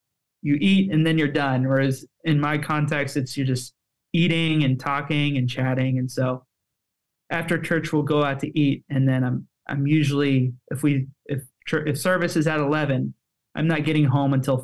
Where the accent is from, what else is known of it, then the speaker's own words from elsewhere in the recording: Simi Valley, California, United States; Growing up in Simi Valley, mostly around Western folks